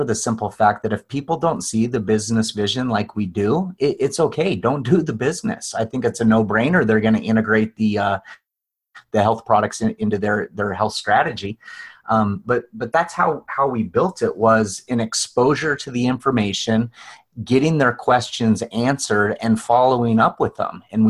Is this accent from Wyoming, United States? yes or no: yes; Wyoming, United States; also born or lived in Chicago, United States / Milwaukee, United States; we did not grow up in South Dakota. We grew up in Wyoming. We lived in, Chicago and then Milwaukee after I was done with graduate school.